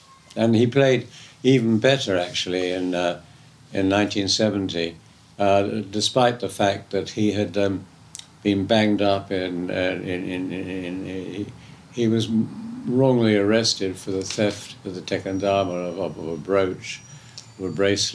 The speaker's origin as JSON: {"language": "English", "region": "England", "country": "United Kingdom"}